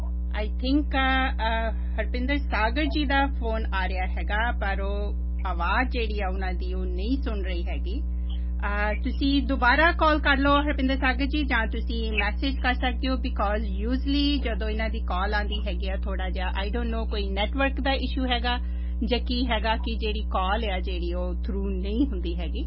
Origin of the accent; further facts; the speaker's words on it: Punjab, India; ਅਸੀਂ ਦੁਆਬੇ ਵਾਲੇ ਵੀ ਰੇਡੀਓ